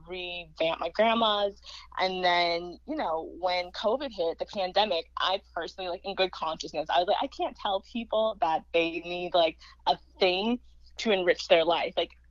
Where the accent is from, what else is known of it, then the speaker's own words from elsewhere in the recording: Palos Verdes Estates, California, United States; But yeah, I was born and raised in Palos Verdes Estates, which is a beach suburb in LA.